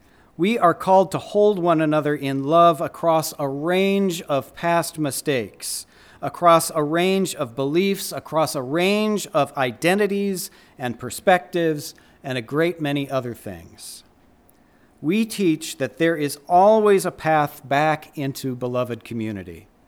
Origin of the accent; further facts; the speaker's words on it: Minnesota, United States; I grew up in Minnesota, and early on, I internalized a set of contradictions that seems to me to be particularly Minnesotan.